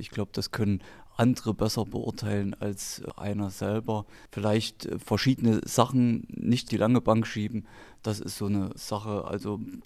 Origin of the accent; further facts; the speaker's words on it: Saalfeld, Thuringia, Germany; Das ist in erster Linie meine Heimatstadt Saalfeld. Hier bin ich seit 35 Jahren zu Hause, fühle mich wohl. Meine Frau und meine beiden Kinder leben hier.